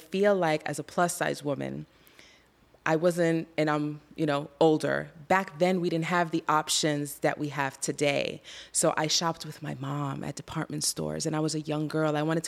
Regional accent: Puerto Rico; now in United States; I grew up in Puerto Rico. When I came from Puerto Rico, as I would think I was nine, I didn't know any English.

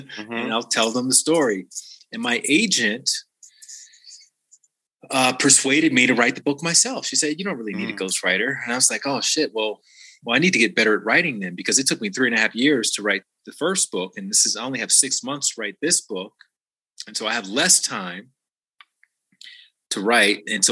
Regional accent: Montgomery, Alabama, United States; Montgomery, Alabama.

